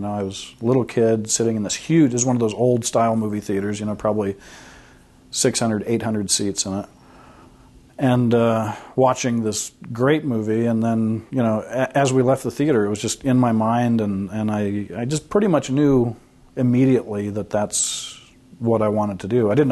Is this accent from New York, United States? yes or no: no; Chicago, Illinois, United States; born there; I was born in Chicago, Illinois, to a non-Mormon family